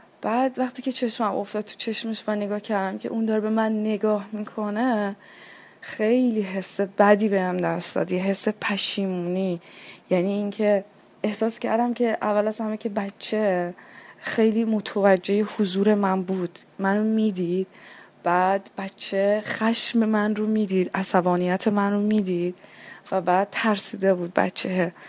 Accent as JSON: {"language": "Persian", "country": "Iran", "moved": "yes", "said": "من پاشدم از ایران اومدم اینجا"}